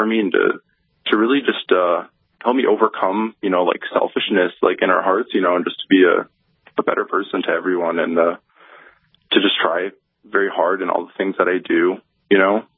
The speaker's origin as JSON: {"language": "English", "town": "Bismarck", "region": "North Dakota", "country": "United States", "also_born_or_lived": "Fargo", "said": "So I'm from Bismarck, North Dakota. And I spent about half my life in Fargo, too."}